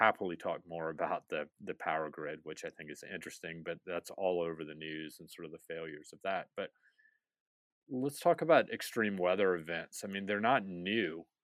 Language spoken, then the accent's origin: English; South Carolina, United States; and I'm from South Carolina, this is what we used to do.